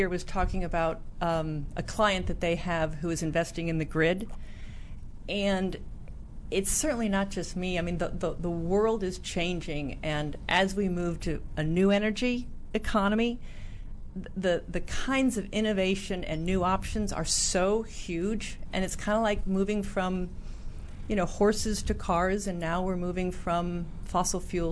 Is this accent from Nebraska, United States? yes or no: yes; Omaha, Nebraska, United States; I grew up in Omaha, Nebraska.